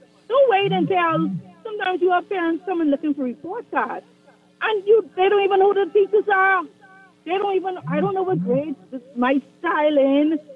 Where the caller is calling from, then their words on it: North Carolina, United States; I'm calling from North Carolina, actually.